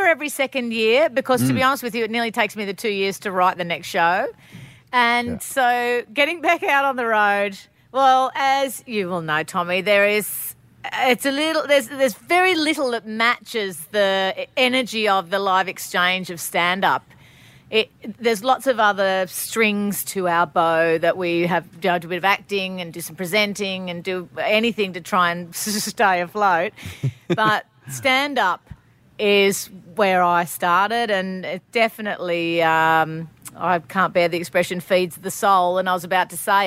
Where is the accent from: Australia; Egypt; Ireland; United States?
Australia; we as Australian celebrities, if that's the word that people use for us, is that we all pretty much run our own business